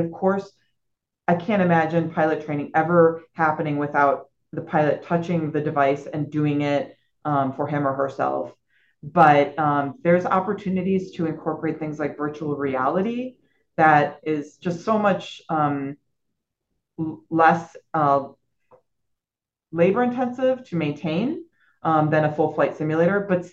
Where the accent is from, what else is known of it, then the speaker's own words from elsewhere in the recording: Chicago, Illinois, United States; when I grew up in Chicago, and Chicago has a world-class air and water show every summer.